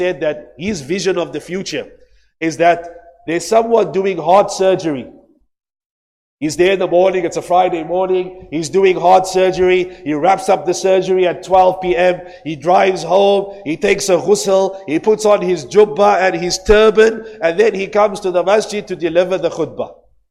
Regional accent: South Africa; I always think about this example as a South African

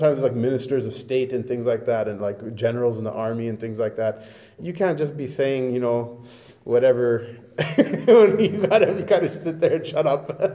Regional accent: Pakistan; of course I'm going to Jannah, I'm from Pakistan, what else, where else would I go, right?

